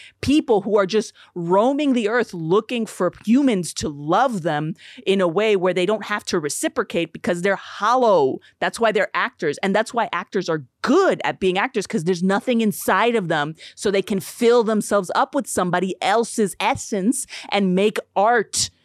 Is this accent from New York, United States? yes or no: yes; New York City, New York, United States; because I come from New York City